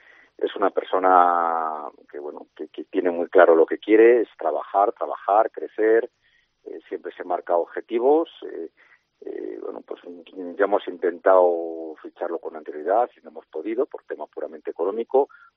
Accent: Salamanca, Castile and León, Spain; como salmantino, pues muy orgulloso del equipo de mi ciudad.

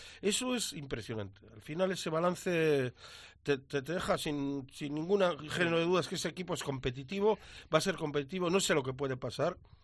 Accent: Canary Islands, Spain; Yo soy canario

